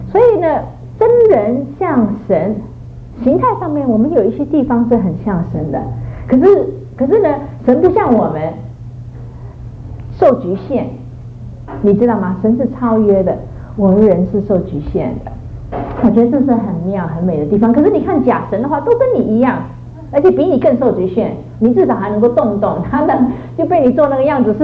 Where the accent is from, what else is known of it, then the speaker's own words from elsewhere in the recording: Singapore; 可是我是新加坡长大，那个新加坡也有一些庙寺，我曾经也去参观过